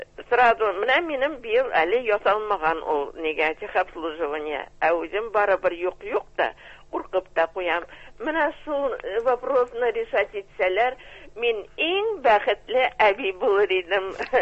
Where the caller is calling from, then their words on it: Kazan, Tatarstan, Russia; Мин Казаннан.